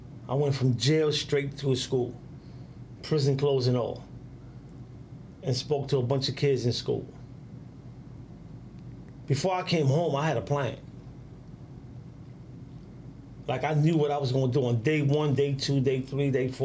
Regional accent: New York, United States; So I told her, yeah, I'm from New York, because she's from New York

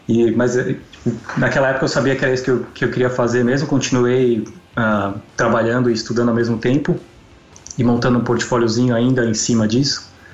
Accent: São Paulo, Brazil; Ah, eu tô com 28 agora, eu venho de São Paulo, né?

